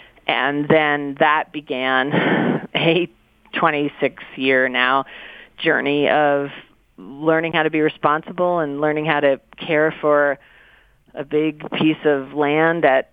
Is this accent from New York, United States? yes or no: no; New Jersey, United States; because I was from New Jersey and I came out and I fell in love with this landscape